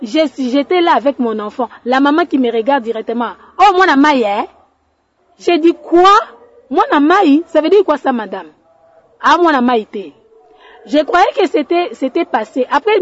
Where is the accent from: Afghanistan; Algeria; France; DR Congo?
DR Congo; Nous sommes des Congolais comme eux, nous sommes des êtres humains comme eux.